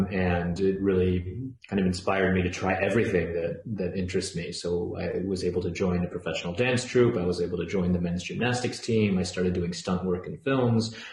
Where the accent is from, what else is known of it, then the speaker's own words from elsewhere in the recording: Tokyo, Japan; moved away as an adult; also born or lived in Minnesota, United States / Montreal, Canada; now in Europe; I was born in Minnesota, grew up in Tokyo, and then did university the East Coast of the US and circus school in Montreal